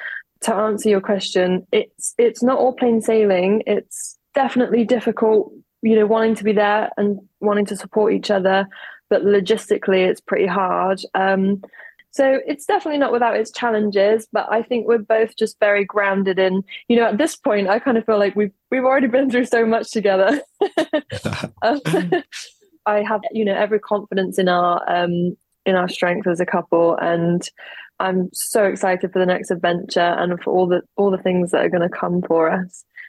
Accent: England, United Kingdom; I'm from England, they could hear a mile off from our accents that we weren't from the same country.

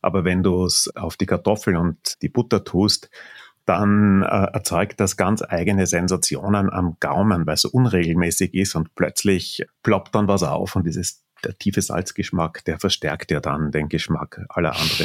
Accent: Austria; ich bin nicht in der Türkei aufgewachsen, sondern in Österreich.

